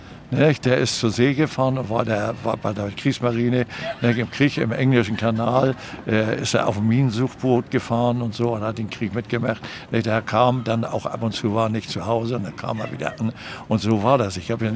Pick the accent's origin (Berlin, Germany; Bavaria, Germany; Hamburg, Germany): Hamburg, Germany; Und ich bin waschechter Hamburger in der dritten Generation.